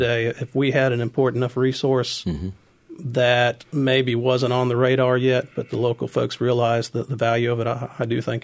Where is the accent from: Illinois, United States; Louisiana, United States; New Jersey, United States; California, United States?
California, United States; and I'm actually from California, which has a pretty varied system.